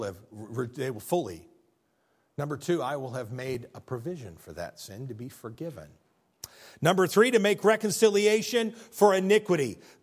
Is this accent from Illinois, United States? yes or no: yes; Illinois, United States; I'm from Central Illinois, and the Central Illinois was always the center of the map. We were the center of the world. And we as Americans have this faulty idea that we're the center of the world.